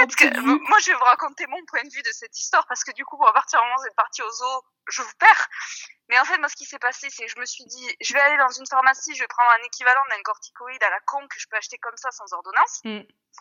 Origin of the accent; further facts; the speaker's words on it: France; je suis française, je n'ai pas de sous, mais j'adorerais essayer la motoneige.